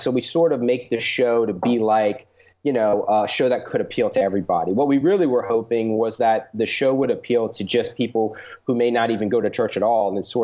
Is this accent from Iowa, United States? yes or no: no; New Orleans, Louisiana, United States; though we talk a little bit about the Saints every now and then since we're from New Orleans.